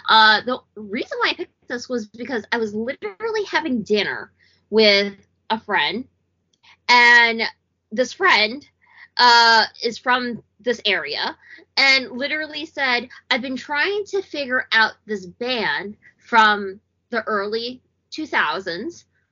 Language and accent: English; Brooklyn, New York, United States; I think everyone and their mothers probably can figure out through my accent and or the fact that I talk about Brooklyn too much that I'm from New York.